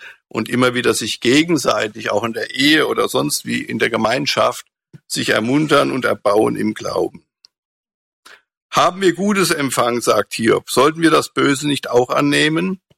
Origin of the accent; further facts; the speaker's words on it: Frankfurt, Hesse, Germany; Ich komme auch aus Frankfurt.